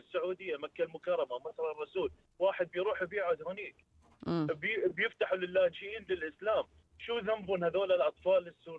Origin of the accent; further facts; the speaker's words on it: Iraq; now in Australia; أنا طبعا من العراق.